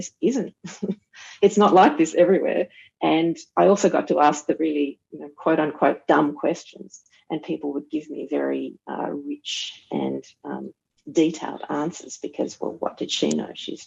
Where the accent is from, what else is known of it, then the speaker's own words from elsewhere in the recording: Australia; And as an Australian, you know, going to New Zealand, how on earth am I going to research this anyway? It's not my history.